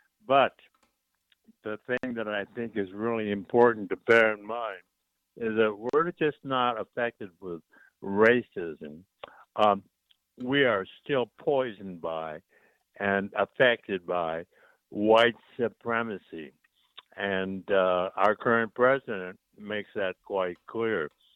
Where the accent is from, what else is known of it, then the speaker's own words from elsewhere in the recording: Berkeley, California, United States; I grew up in Berkeley, born in San Francisco. I attended San Francisco State